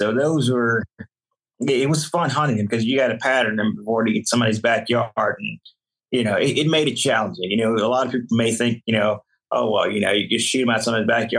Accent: Louisiana, United States; also born or lived in Tennessee, United States; So I'm originally from Louisiana. I tell people that Tennessee's home for me. Tennessee saved me. Louisiana raised me. But now being here in Texas

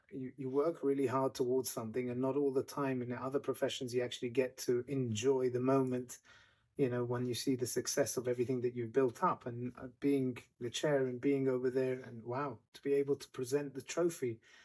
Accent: United Kingdom; we grew up here in Great Britain

